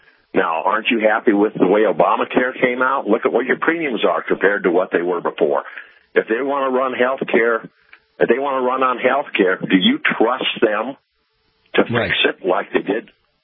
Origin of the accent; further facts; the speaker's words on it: Minnesota, United States; I'm from Minnesota, and the thing is, we got a lot of Democrats up here